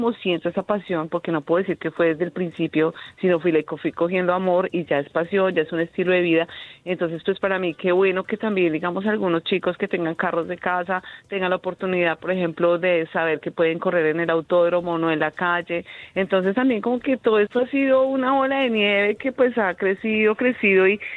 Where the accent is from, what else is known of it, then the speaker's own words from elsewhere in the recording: Colombia; yo voy con mi banderita de Colombia, no estoy representando a mi país